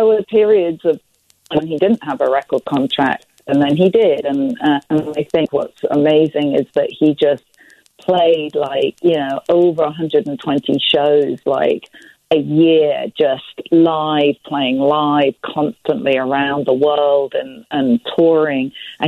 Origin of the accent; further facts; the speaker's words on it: London, United Kingdom; also born or lived in New York; now in Los Angeles, United States; I am. I'm from London originally, moved to New York, and then now I live in California, in LA, in Laurel Canyon.